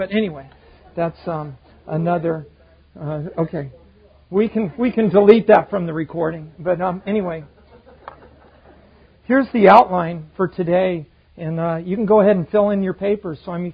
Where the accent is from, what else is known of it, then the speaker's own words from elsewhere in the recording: Pacific Palisades, California, United States; You know, when I was growing up in Pacific Palisades, California, my mom and dad collected Persian rugs.